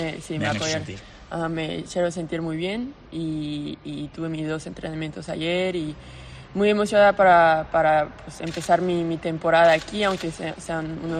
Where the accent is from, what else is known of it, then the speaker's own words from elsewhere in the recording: Mexico; hablo español, soy de México y ya se siente un poco más como casa.